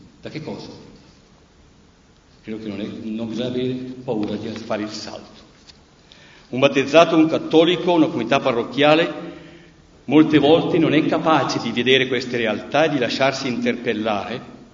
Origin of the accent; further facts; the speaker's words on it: Verdellino, Lombardy, Italy; Io sono di Verdellino, zona Zingonia, e lì abbiamo vissuto questi cambiamenti grossi. Siamo passati da una civiltà contadina a una civiltà industriale negli anni 70.